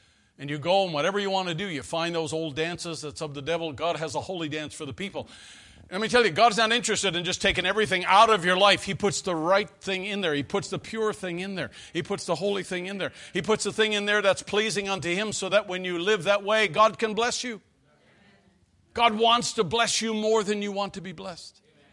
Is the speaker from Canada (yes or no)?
yes; Newfoundland and Labrador, Canada; I was raised in Newfoundland, where I was raised in Canada, just east of Lake Ontario. I was raised over there, and we were a British colony until 1949.